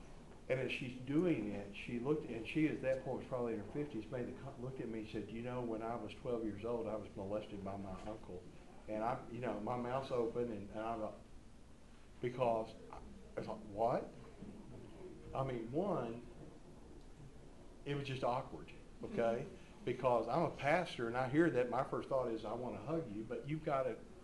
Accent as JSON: {"language": "English", "town": "Wichita Falls", "region": "Texas", "country": "United States", "tie": "born or raised there", "said": "I love Florida because I grew up in Wichita Falls, where God never meant for you to dig a hole."}